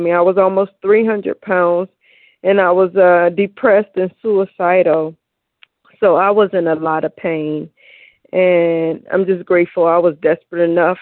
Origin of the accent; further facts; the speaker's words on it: Cleveland, Ohio, United States; I'm from Cleveland, and I am a recovered compulsive overeater